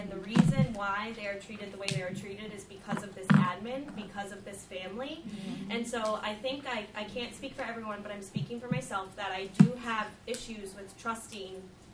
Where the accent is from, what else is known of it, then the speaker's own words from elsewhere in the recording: Connecticut, United States; moved away as an adult; now in Delaware, United States; I'm originally from Connecticut. I did my student teaching here at Thomas Edison.